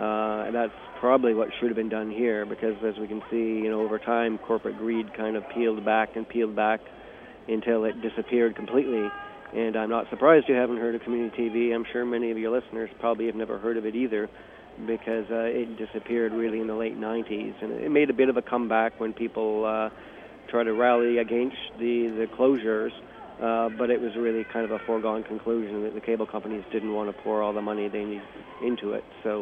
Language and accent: English; Vancouver, British Columbia, Canada; I grew up in Kitsilano.